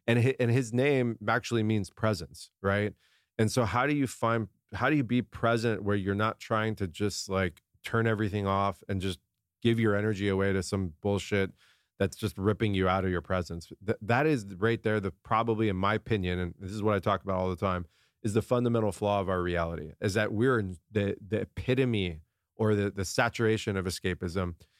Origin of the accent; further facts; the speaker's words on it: La Jolla, California, United States; I grew up in La Jolla down in San Diego.